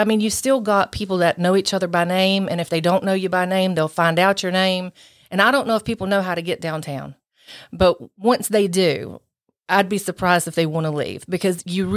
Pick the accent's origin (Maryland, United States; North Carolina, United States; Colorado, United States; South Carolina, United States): North Carolina, United States; Well, I'm an Iredell County native. I moved down here whenever my oldest daughters were younger, primarily for the schools.